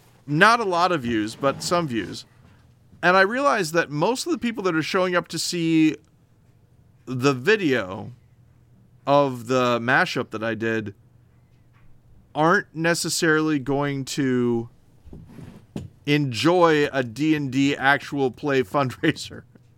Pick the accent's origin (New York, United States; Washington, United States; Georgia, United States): Washington, United States; Seattle; More people than live in my hometown. How big is Seattle?